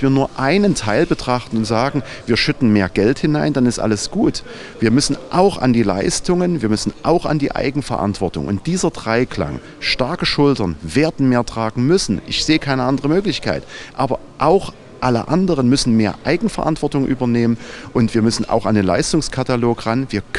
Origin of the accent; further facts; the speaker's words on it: East Germany, Germany; Ich bin mal in der Deutschen Demokratischen Republik groß geworden.